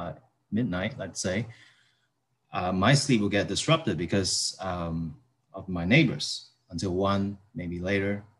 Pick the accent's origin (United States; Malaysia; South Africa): Malaysia; I'm in Malaysia and I'm Malaysian.